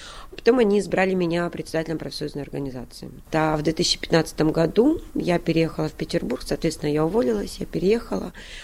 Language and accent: Russian; Kara-Balta, Chüy Region, Kyrgyzstan; только не в России, а в городе Карабалта. Это бывшая Киргизская ССР. Я родилась и выросла там в Советском Союзе.